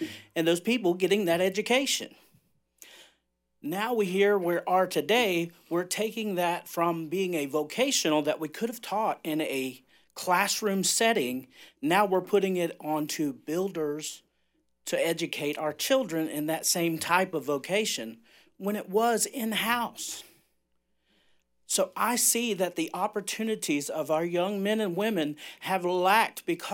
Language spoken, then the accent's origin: English; Jacksonville, Florida, United States; I'm from Duval, Jacksonville.